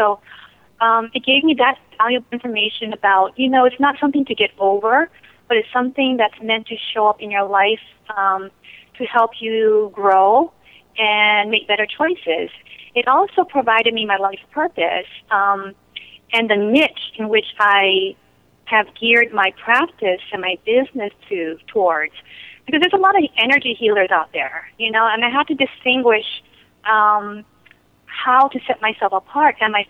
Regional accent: Hawaii, United States; ever since I was a young child because I grew up in Hawaii. My father did Reiki, but, you know, I come from a very traditional Japanese family

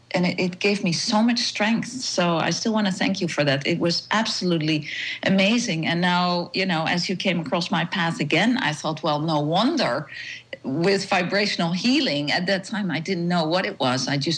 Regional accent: Netherlands; English is a second language; now in United States; I'm from Holland, as you can hear that, but I live in the States now.

